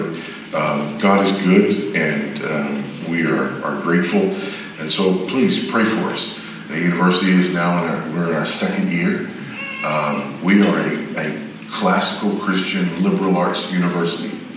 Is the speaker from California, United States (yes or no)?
yes; Los Angeles, California, United States; now in Houston, United States; That happens when you're born and raised in Los Angeles. Spend your entire adult life in Houston."